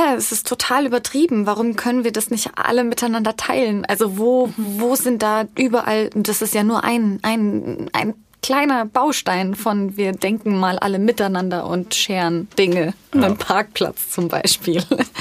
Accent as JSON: {"language": "German", "region": "Bavaria", "country": "Germany", "said": "Ich komme auch aus dem Landkreis"}